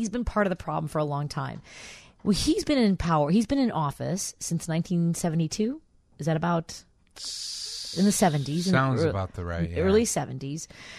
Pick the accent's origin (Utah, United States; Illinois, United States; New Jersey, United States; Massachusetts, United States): Illinois, United States; Chicago; And I tell my stories about growing up in Chicago. I really love this city.